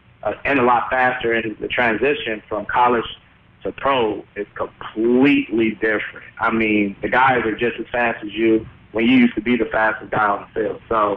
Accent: Los Angeles, California, United States; I grew up in South Central Los Angeles, so I didn't always have the best childhood.

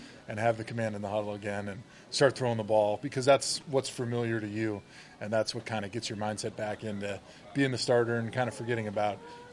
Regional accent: Wisconsin, United States; Because I remember growing up in Wisconsin

